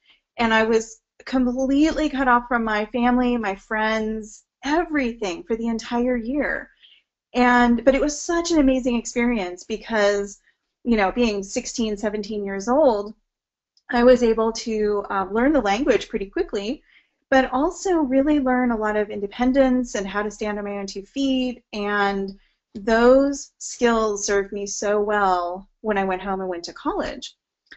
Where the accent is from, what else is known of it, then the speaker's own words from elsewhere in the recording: Oregon, United States; Well, so as you mentioned, I grew up in Oregon. So, very typical American life.